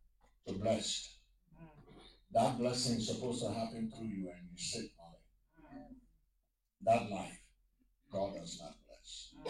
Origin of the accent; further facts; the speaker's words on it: Liberia; when I was growing up in Liberia, we used to go look for work.